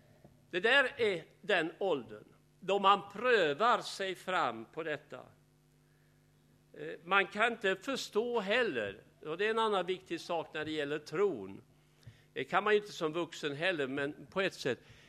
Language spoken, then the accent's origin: Swedish; Skåne, Sweden; Jag växte upp i Skåne